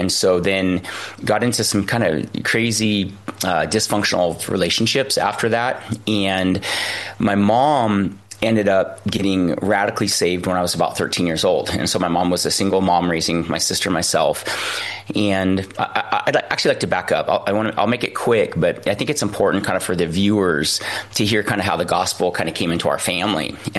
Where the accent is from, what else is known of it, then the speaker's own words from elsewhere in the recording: Oregon, United States; moved away as an adult; also born or lived in Canada / San Diego / Northern California; now in Switzerland; So I was born in Canada, but I've lived in the West Coast probably since I was about 3 years old. San Diego, the younger years, and then probably more childhood, adolescence, high school, Oregon, Southern Oregon, Northern California. So and then now we're in Switzerland for like around the last 9 years.